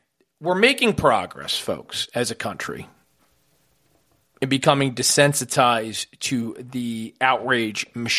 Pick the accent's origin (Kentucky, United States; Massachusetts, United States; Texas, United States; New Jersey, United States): New Jersey, United States; So I appreciate, as a New Jerseyan as an American, your testimony in this regard.